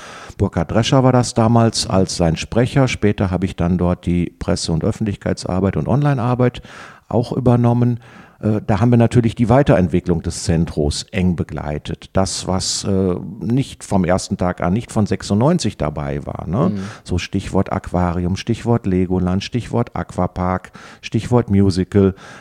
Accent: Oberhausen, North Rhine-Westphalia, Germany; Ich komme aus Buschhausen, das ist von hier Nein. aus nur so ein Steinwurf entfernt und so gerade eben nördlich des Kanals gewesen, nördlich des Kanals zur Schule gegangen

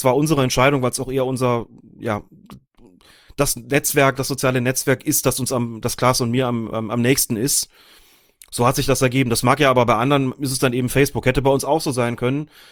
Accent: Rhineland-Palatinate, Germany; Ich bin im Rheinland aufgewachsen, wahrscheinlich hätte es näher gelegen, zwar in Rheinland-Pfalz, aber im nördlichen Teil

